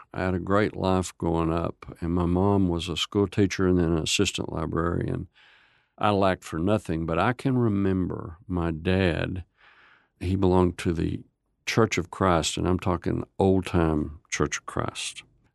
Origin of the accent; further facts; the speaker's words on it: Bonham, Texas, United States; Everybody knew everybody. Everybody's parents were back from the war. There was not a lot of wealth there.